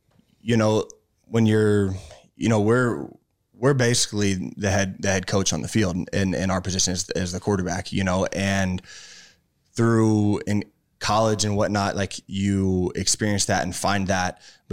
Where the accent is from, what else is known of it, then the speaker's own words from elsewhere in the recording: Kansas City, United States; So obviously, everybody on the team knows I was from Kansas City.